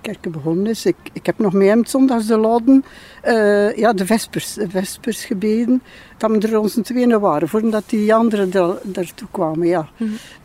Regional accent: Bruges, West Flanders, Belgium; Ik kom van Brugge, maar ik ben met de groep van Gistel mee.

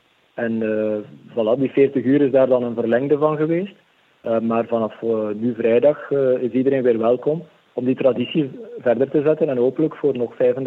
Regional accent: Sint-Maria-Oudenhove, East Flanders, Belgium; Ik kom uit Sint Maria Oudenhoven. Dat is een heel klein dorp, maar waar Maria heel aanwezig is.

